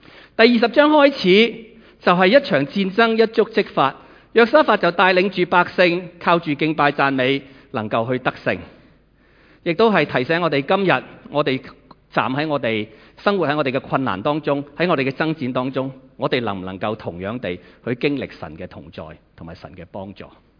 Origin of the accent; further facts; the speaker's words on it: Hong Kong; 我们香港人其实很少经历战乱，很少经历天灾